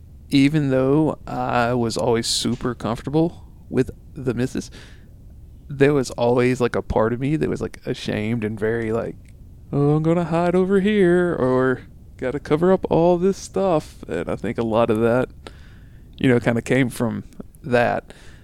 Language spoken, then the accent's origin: English; Bible Belt, United States; So, as you can probably tell from our accents, we are from the Bible Belt area.